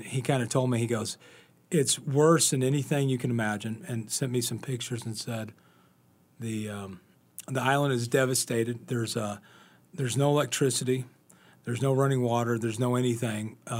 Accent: Fort Smith, Arkansas, United States; So I'm from Fort Smith

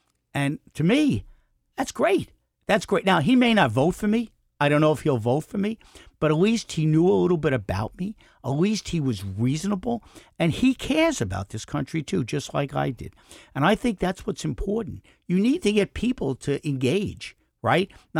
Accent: Queens, New York, United States; I'm a kid from Queens, grew up in a one-bedroom apartment.

